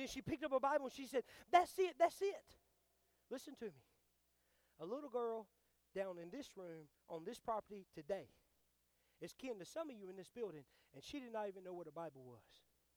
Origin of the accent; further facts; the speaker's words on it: Mississippi, United States; I know that's not a good word, but I'm from Mississippi.